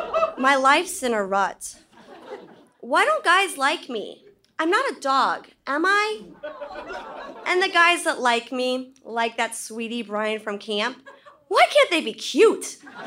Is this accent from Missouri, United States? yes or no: yes; St. Louis, Missouri, United States; I'm from St. Louis, Missouri.